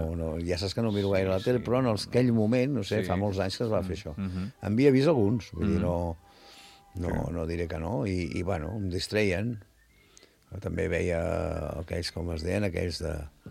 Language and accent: Catalan; Barcelona, Catalonia, Spain; now in Vilafranca del Penedès, Spain; Portaré 50 anys aquí a Vilafranca i encara em diran, no, aquests que venen de Barcelona...